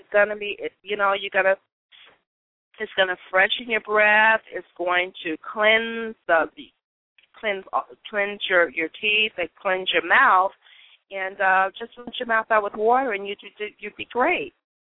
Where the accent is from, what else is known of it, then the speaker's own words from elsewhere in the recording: Las Vegas, Nevada, United States; now in Dallas, United States; Well, I'm from Las Vegas, Nevada, and I've been in Dallas, Texas for approximately 8 years now.